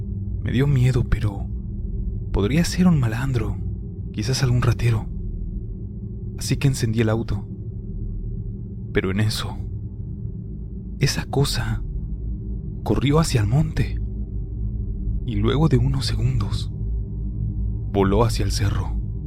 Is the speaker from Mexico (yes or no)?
yes; Santa Catarina, Nuevo León, Mexico; Yo soy de Santa Catarina